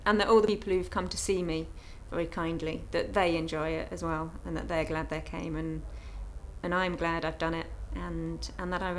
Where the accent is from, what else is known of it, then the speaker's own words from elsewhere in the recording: East of England, United Kingdom; now in Liverpool, United Kingdom; I live in Liverpool, I have for 10 years. Before that, I grew up in Hertfordshire. And my date of birth is 4th of October 1977.